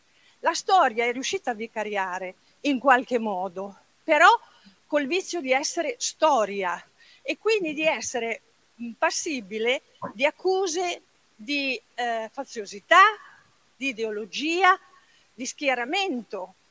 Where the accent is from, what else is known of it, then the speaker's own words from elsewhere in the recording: Bologna, Emilia-Romagna, Italy; Io sono di Bologna, in cui giustizia non c'è stata